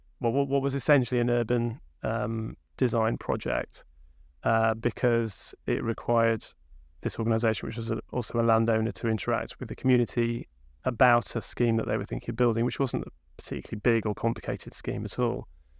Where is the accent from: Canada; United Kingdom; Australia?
United Kingdom; Sheffield, Yorkshire and the Humber; accent: Sheffield; Yeah, you can probably hear my broad Sheffield accent.